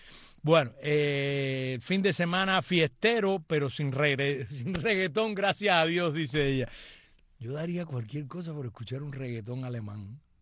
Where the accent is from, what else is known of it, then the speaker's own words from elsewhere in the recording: Cuba; esta cubana, que soy una cubana para el bien y no para el mal